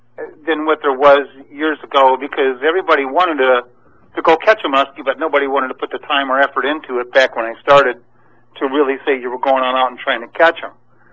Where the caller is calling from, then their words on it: Ann Arbor, Michigan, United States; I'm residing over by the Ann Arbor, Michigan area.